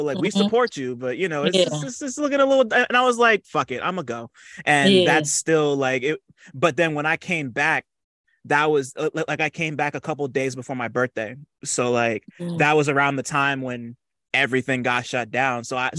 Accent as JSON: {"language": "English", "region": "New Jersey", "country": "United States", "said": "I left out of Newark. I'm from Jersey, so like you'd see like the Newark airport's one of the busiest airports on planet Earth."}